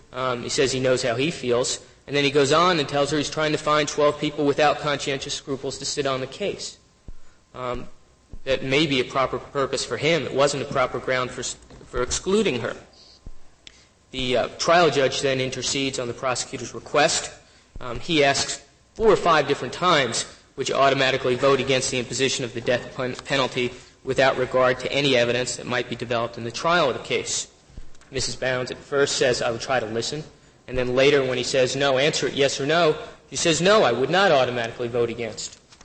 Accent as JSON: {"language": "English", "region": "New Hampshire", "country": "United States", "said": "I'm from New Hampshire, Your Honor."}